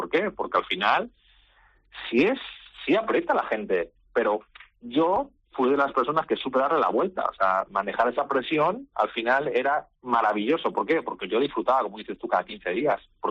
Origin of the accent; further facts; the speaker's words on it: Getafe, Community of Madrid, Spain; yo soy de aquí de Getafe.